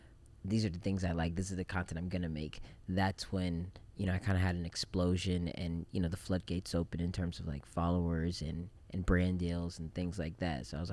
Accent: Japan; now in United States; I grew up in Japan. And so when I moved to the States

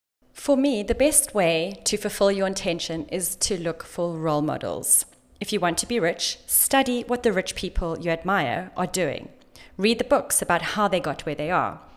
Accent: South Africa; We have a very similar background. We're both from South Africa. We're both ex-yachties.

